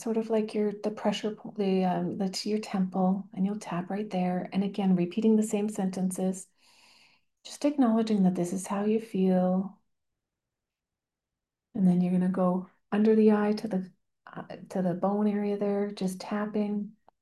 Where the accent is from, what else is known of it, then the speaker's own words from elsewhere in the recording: Ontario, Canada; Yeah, I am from Ontario